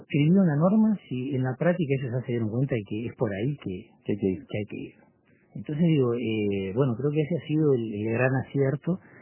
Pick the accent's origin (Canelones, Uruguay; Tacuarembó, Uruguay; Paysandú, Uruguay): Paysandú, Uruguay; de Paysandú. Soy generación 79